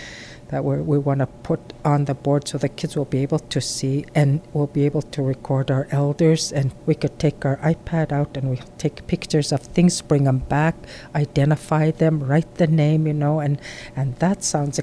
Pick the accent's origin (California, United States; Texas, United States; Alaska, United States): Alaska, United States; Nanwalek; I grew up in Nanwalik. I am from Nanwalik